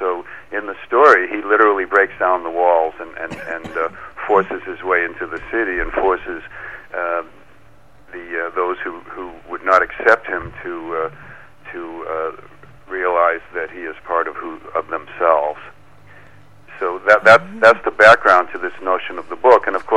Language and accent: English; East Coast, United States; also born or lived in Boise, Idaho; I lived a little bit in Boise, Idaho about 35 years ago, but I'm from the East Coast originally.